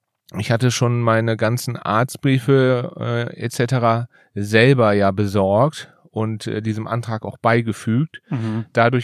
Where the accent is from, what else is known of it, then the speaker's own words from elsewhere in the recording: Lower Saxony, Germany; Ich bin Niedersachse.